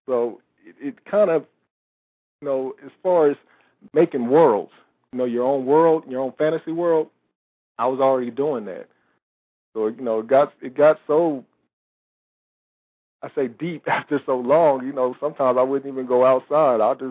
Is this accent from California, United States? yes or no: yes; Pomona, California, United States; also born or lived in Culver City; I was born over there in Culver City. It's close to Los Angeles. That's where I was born, but, you know, I was raised out in Pomona.